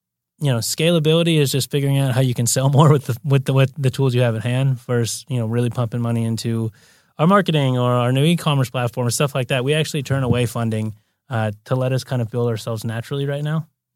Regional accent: Santa Monica, California, United States; also born or lived in Brazil; I'm born and raised native, so I grew up in Santa Monica.

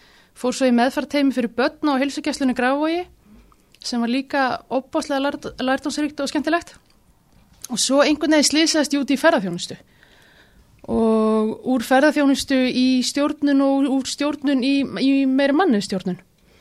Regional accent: Sweden; moved away as an adult; now in Ísafjörður, Iceland; ég ólst upp í Svíþjóð og var þar alveg kláraði menntaskólan þar og kom þá til Íslands og fór þá hingað til Ísafjarðar eftir menntaskóla

